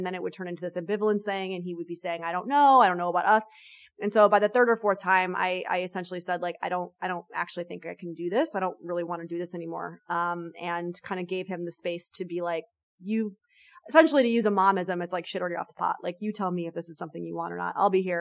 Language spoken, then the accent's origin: English; New York, United States; I'm a New Yorker. I say what I mean.